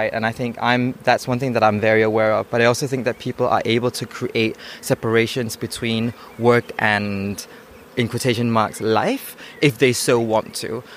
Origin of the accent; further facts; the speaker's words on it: Denmark; now in Mexico City, Mexico; I'm from Denmark. I'm currently actually based in Mexico City while also working in London with projects in Dubai and Tokyo